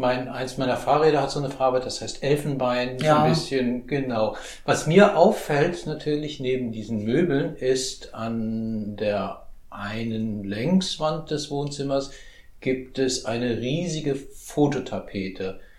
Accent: Hesse, Germany; born there; wo ich bin ja auch in Hessen geboren.

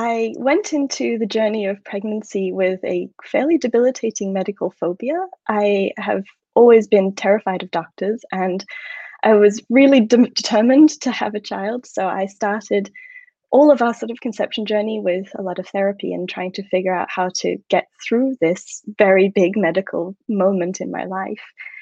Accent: Australia; I'm Australian, but I've lived most of my life away from home, Australia.

